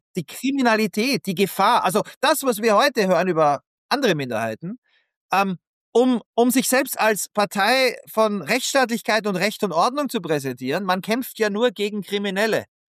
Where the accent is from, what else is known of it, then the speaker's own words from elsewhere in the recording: Vienna, Austria; Ich bin in Wien aufgewachsen.